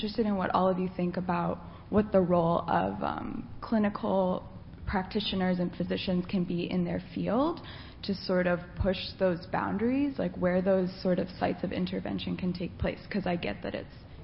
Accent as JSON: {"language": "English", "town": "Baltimore", "region": "Maryland", "country": "United States", "said": "I'm from Baltimore, Maryland"}